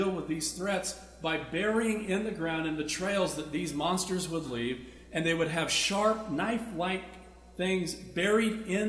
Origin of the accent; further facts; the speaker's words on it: South Dakota, United States; Again, my home state, South Dakota